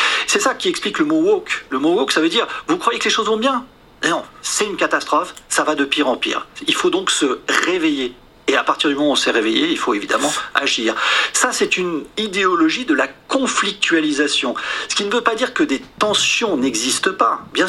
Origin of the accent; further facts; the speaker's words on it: France; je suis français et que les Français sont champions du monde du temps passé à table.